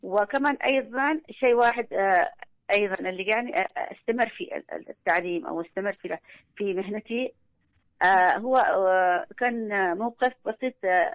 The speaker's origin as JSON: {"language": "Arabic", "town": "Taiz", "region": "Taiz Governorate", "country": "Yemen", "tie": "born or raised there", "said": "ولدت في تعز، درست المرحلة الابتدائية وفي مدرسة سبع، والإعدادية في مدرسة الثانوية والإعدادية في مدرسة بلقيس البنات. التحقت بجامعة تعز كلية العلوم تخصص كيمياء بيولوجي."}